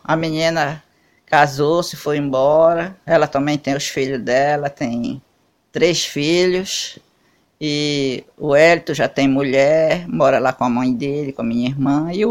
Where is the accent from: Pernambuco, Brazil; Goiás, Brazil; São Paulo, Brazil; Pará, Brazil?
Pará, Brazil; mas nasci no bairro do Marcos, na Avenida Duque de Caxias. Depois passei a vir a morar no bairro da Terra Firme, onde fui criada e moro até hoje.